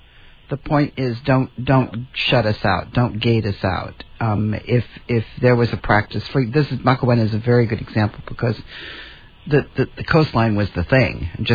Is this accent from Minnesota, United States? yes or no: no; Kaneohe, Hawaii, United States; born there; because I wasn't born here, I was born in Kaneohe.